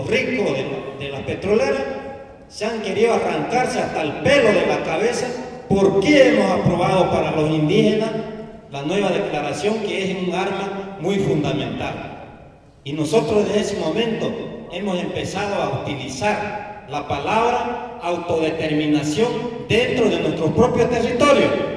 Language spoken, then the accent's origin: Spanish; Bolivia; Porque en este caso, en mi país, que es Bolivia